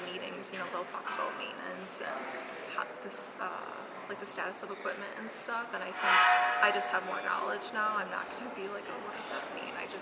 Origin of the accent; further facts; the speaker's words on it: Cashel, Wisconsin, United States; And I'm from Cashel, Wisconsin.